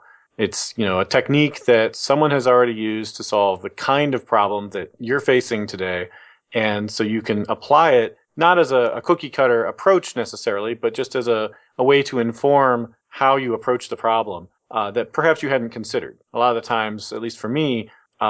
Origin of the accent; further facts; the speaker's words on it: Kent, Ohio, United States; I had since moved back toward my hometown in Kent.